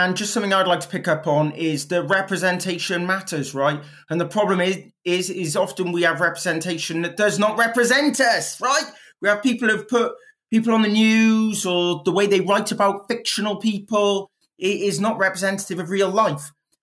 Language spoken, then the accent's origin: English; Wales, United Kingdom; I've got that wrong, but I'm Welsh, right?